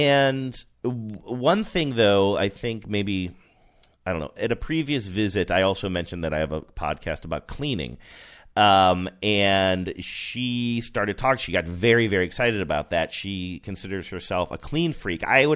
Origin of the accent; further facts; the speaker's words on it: Midwest, United States; I'm like, I am from the Midwest, and I still don't.